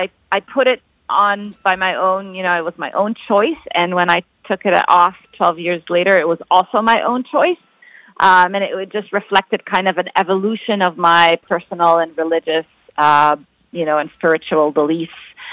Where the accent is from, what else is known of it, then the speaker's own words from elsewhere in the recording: Kuwait; English is a second language; also born or lived in Cairo, Egypt / United Arab Emirates / United Kingdom; now in United States; So I was born in Cairo and grew up around the Middle East. So I was in Kuwait until the first Iraqi Kuwait Gulf War in 1990, and then my parents moved to the United Arab Emirates, and then I ended up in the UK for my PhD before coming to the United States.